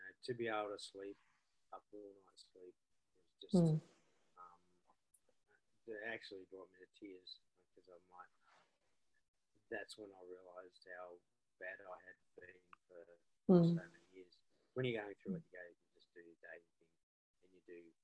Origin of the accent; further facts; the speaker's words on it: Australia; As an Australian athlete, is stuff even legal for me to take?